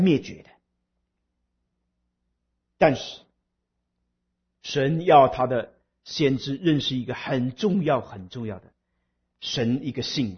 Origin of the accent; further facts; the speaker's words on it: Taiwan; now in United States; 还好我是台湾来的，台湾来的开车都是一流的，二流的不是已经死了就在医院里面躺着。